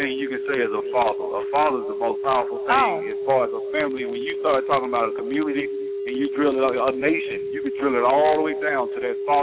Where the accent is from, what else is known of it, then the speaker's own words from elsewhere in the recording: Alabama, United States; I'm from Alabama, a guy named A.G. Gaston.